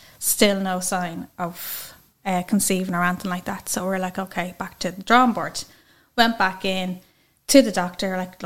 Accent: Leinster, Ireland; I'm from Winston Old Town County, Dublin. I'm 37 years of age

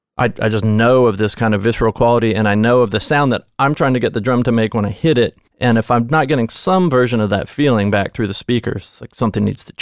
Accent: Nashville, Tennessee, United States; Yeah. Yeah. I grew up in Nashville.

